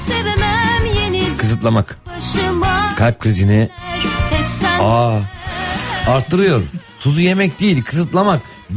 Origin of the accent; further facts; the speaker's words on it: Istanbul, Turkey; Benim şehrimde İstanbul'da hiç yakıştıramıyorum.